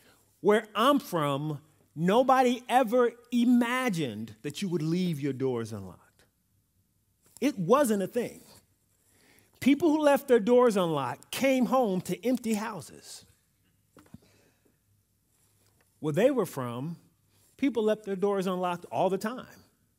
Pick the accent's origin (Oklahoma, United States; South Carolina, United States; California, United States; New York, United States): New York, United States; New York City; born there; To take it further, I was born in New York. I was born in the city. So where I'm from, you always lock your doors, and no matter who walked past you, you clutch your purse.